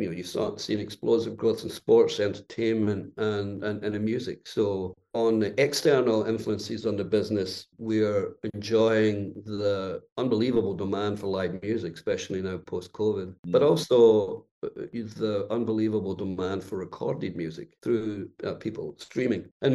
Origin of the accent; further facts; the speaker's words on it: Sedona, Arizona, United States; Sedona. And, you know, I'm probably in the office maybe 5 days out of the month, even though it's in my hometown.